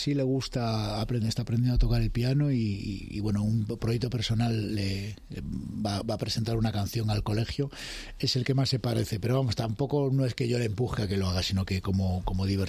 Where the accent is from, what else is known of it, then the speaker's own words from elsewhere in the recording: Galicia, Spain; accent: Galician; ya cuando vivía en Galicia la gente me decía que no tenía acento gallego, pero bueno, que... Me gusta tener el acento neutro, o sea que no se sepa muy bien de dónde eres.